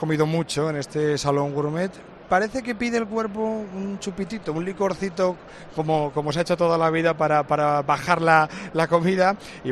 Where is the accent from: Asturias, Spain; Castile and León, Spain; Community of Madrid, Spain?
Asturias, Spain; yo que soy de Asturias, que esa cultura del chupito, del licorcito después de comer, eso es de toda España, no solo cosa nuestra del norte.